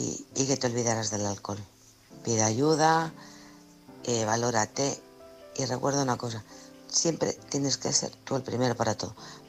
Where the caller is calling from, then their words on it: Alcorcón, Community of Madrid, Spain; de Alcorcón